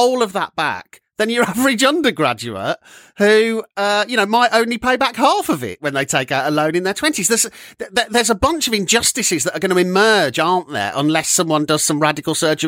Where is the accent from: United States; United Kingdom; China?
United Kingdom; Worsley, North West England; who from back in Worsley, my hometown, is wandering around going, I can't wait to take out a lifelong loan?